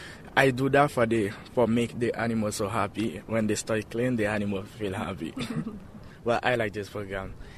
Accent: Haiti; English is a second language; now in United States; I'm from Haiti. Well, I come in America in 2013.

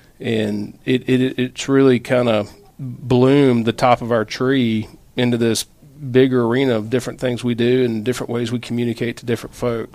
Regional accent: Atlanta, Georgia, United States; I'm from Atlanta here originally, born and raised. Went to school down at Georgia Tech.

